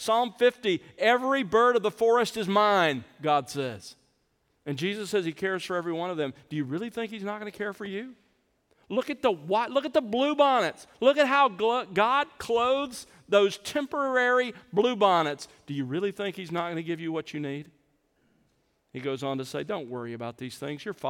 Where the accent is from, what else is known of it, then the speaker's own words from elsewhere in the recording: the South, United States; Growing up in the South, we grew up calling our father Daddy.